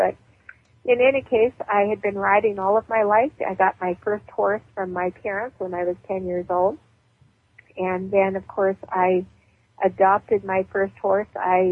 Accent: Pennsylvania, United States; my girlfriend, where I grew up in Pennsylvania, had a horse, and so I started riding at a very young age.

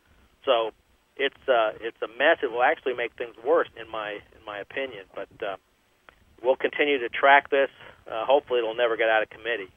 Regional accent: Florida, United States; Senator Marco Rubio of Florida, which is my home state.

